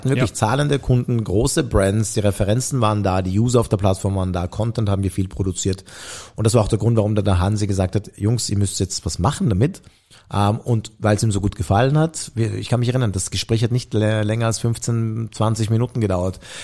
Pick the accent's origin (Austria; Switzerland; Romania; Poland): Austria; Vienna; also wir sind beide in Simmering aufgewachsen